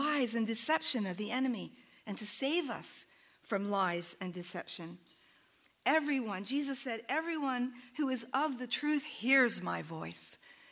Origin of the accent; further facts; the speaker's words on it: East Coast, United States; I'm from the East Coast.